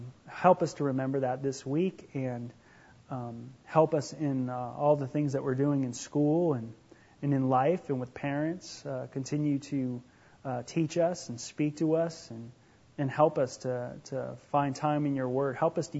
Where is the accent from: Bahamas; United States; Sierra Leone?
United States; California; Jesus was Jewish. He's from Israel. I'm from California. Total different worlds, man.